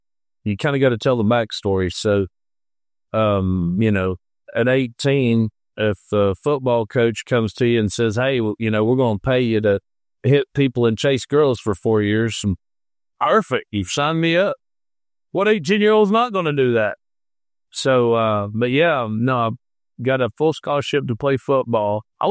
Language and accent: English; North Carolina, United States; now in Atlanta, United States; Like, I grew up in mountains in North Carolina, but, you know, started my career out here